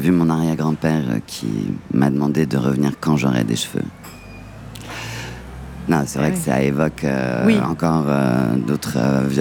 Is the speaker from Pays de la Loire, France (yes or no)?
yes; Nantes, Pays de la Loire, France; J'ai grandi à Nantes, dans une maison.